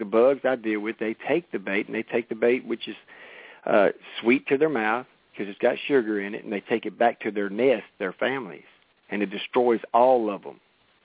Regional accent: Haughton, Louisiana, United States; Me, I don't care. I'm from Princeton Road, Houghton, Louisiana, and I'm going to sound like a Louisiana boy.

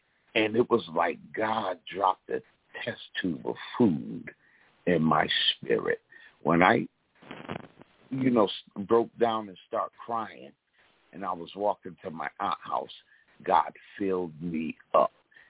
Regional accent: Ansonia, Connecticut, United States; I grew up in Ansonia Derby, Connecticut.

